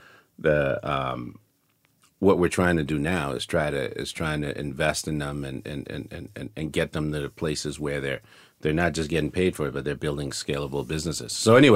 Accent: Liberia; my mother's from Sierra Leone, my father's from Liberia, and I was born and raised in Liberia.

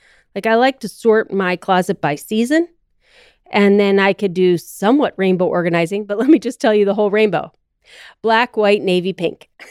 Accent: United States; So I'm an American.

